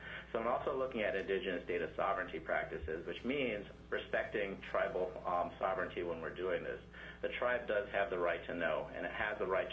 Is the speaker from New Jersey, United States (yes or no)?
no; Bethel, Alaska, United States; And I know from growing up in Bethel, the VPSO and the VSO system that we have in the villages is one that's a little suspect.